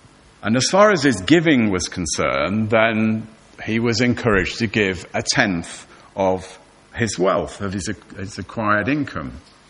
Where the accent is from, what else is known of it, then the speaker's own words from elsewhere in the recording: Cheadle, North West England, United Kingdom; When I was a child, growing up in Cheadle in Cheshire, our next door neighbour, he was a tax collector.